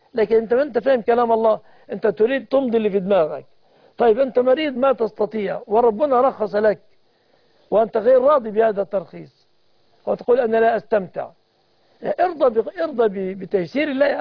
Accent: Egypt; بلادنا مصر

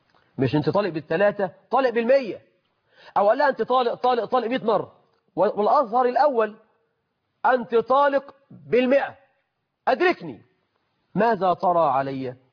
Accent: Egypt; ما احنا عندنا في مصر بنخترع اختراعات عجيبة

